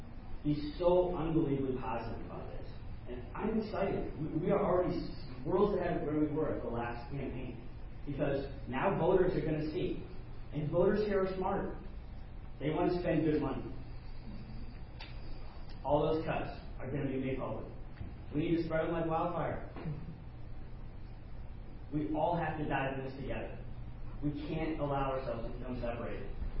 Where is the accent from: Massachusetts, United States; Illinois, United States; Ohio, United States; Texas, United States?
Ohio, United States; now in Marysville, United States; It reminds me of the small town that I grew up in the Cleveland area.